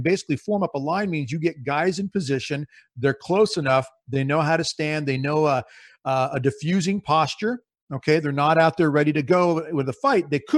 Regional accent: Nebraska, United States; which I'm from Nebraska, lived in Texas now

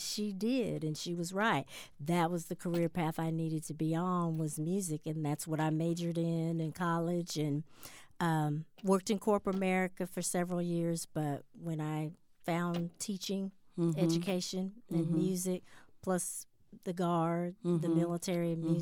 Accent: Denver, Colorado, United States; I grew up in Denver, went to elementary school.

